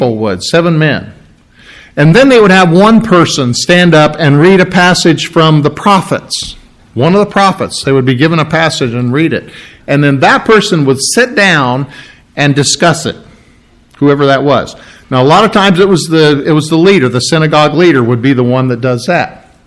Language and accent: English; Bonaparte, Iowa, United States; I tell people when I go to Iowa City, when we go to Minnesota or something, "Yeah, I'm from Bonaparte." "Bonaparte, where's that?" "Iowa, where's that?"